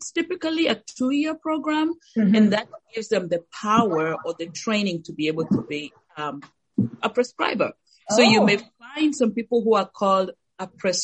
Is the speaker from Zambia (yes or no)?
no; Nakuru, Nakuru County, Kenya; I am a Kenyan national, so I was born and raised in Kenya.